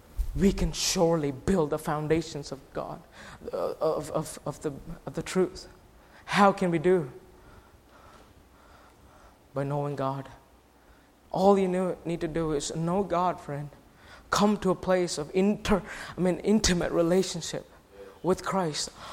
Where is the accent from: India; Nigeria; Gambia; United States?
India; I'm an Indian. So I'm from India.